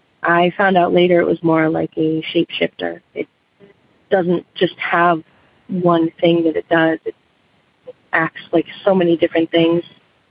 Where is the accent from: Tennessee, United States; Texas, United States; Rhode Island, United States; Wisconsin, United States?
Rhode Island, United States; I'm originally from Rhode Island. Most of this took place in Rhode Island. I'm 29